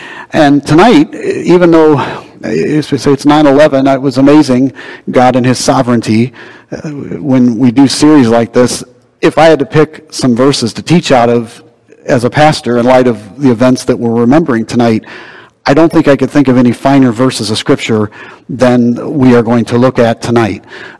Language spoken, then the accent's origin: English; United States; And as an American, I am proud and thankful that our nation is about helping other people and secure their freedoms.